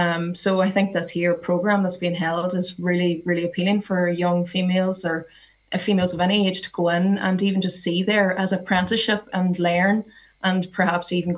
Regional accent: Ireland; we come from Ireland. It's quite rural.

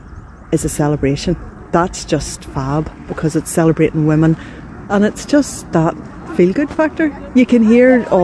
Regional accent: Bangor, Northern Ireland, United Kingdom; Round water all my whole life, growing up in Bangor. Mm-hmm. So the sea was a big thing, and great to be reconnecting here as well.

